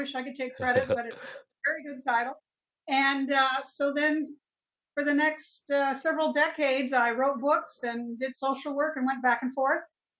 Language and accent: English; California, United States; Southern California. I was born here.